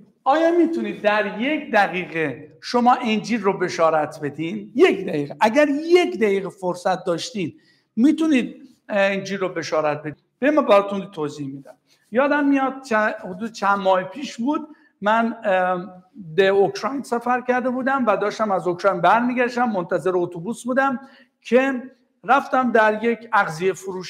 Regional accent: Iran; بعد صحبت سر این شد که تو از کجا هستی؟ گفتم من ایرانی هستم.

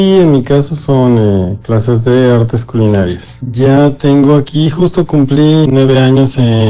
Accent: Mexico City, Mexico; moved away as an adult; Vengo de la Ciudad de México y vine para acá porque me recomendaron para este trabajo

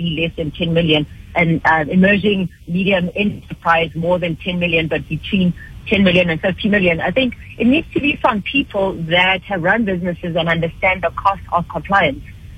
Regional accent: South Africa; because also my ability as a South African entrepreneur to attract, international skills is very, very difficult.

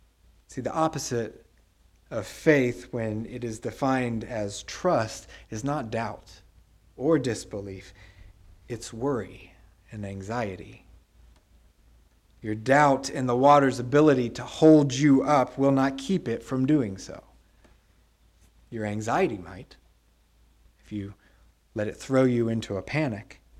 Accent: Texas, United States; Now, I love to swim, especially growing up in Texas. It is hot.

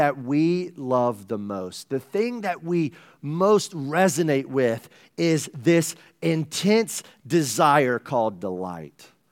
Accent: South Carolina, United States; And that's saying a lot because I'm from South Carolina. I am not from Texas.

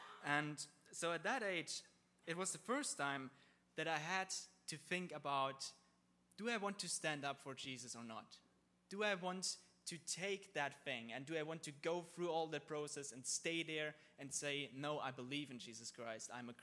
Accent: Germany; I've been growing up in Germany in a Christian family

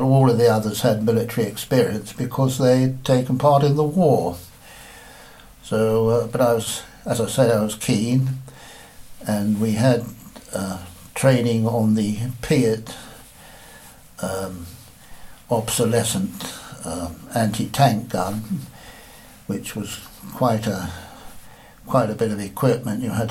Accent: Danbury, East of England, United Kingdom; I was born and bred in Danbury in April 1933, and I've now reached the age of today of 84.

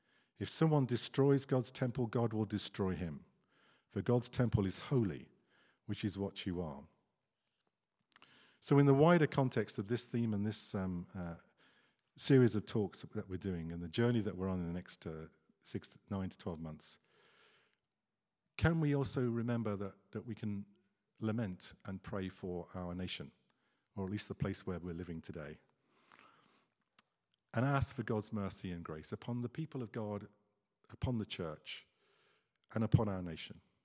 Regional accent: England, United Kingdom; But I'm an Englishman. And there aren't many of us left, but, you know, I'm an Englishman.

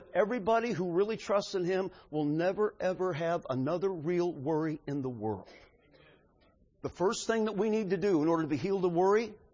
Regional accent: Marseilles, Illinois, United States; he said, now where are you from? I said, I'm from Marseilles.

